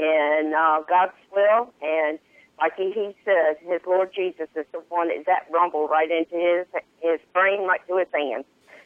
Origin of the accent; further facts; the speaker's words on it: Virginia, United States; born there; also born or lived in Washington, D.C.; After I was born in Port Trust, Virginia. We moved to Washington, D.C.